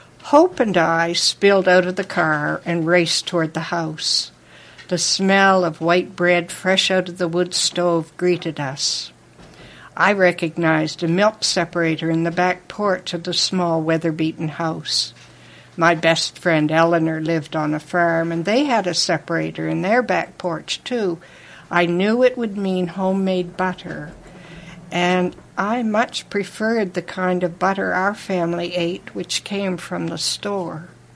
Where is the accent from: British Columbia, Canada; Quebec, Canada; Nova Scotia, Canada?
Nova Scotia, Canada; Windsor; Well, in a rural community at the head of the Annapolis Valley, a very agricultural village.